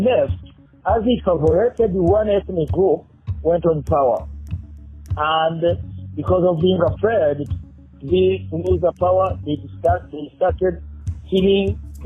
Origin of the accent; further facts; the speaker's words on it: Burundi; English is a second language; I come from Burundi, Africa.